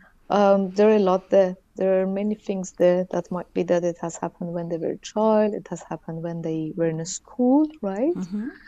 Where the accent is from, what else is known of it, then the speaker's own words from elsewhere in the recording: Iran; born there; English is a second language; originally Iranian. It's a very difficult question, actually, when they ask, where are you coming from? So I say I was born in Iran